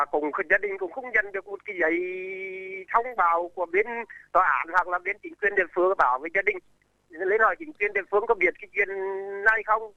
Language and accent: Vietnamese; Northern Vietnam, Vietnam; chỉ có cờ vàng là chưa thấy xuất hiện ở miền Bắc quê tôi